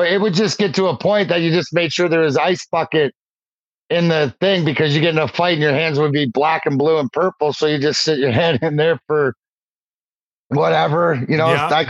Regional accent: Leamington, Ontario, Canada; I grew up in Leamington, Ontario, give or take 10 minutes for the border, which 40 minutes to my house, to Joe Louis Arena.

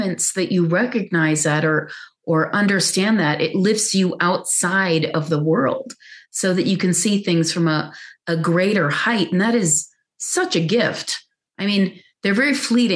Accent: Pakistan; I grew up in Pakistan.

